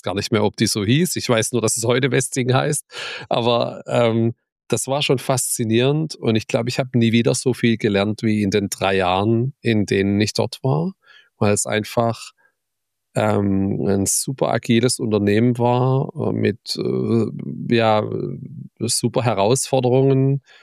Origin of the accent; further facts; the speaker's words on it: Heilbronn, Baden-Württemberg, Germany; Da konnte man bei uns in Heilbronn sogar donnerstags feiern gehen.